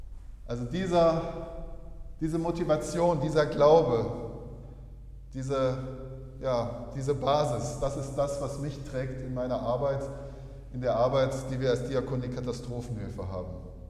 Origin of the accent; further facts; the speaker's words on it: Wuppertal, North Rhine-Westphalia, Germany; ich komme aus Wuppertal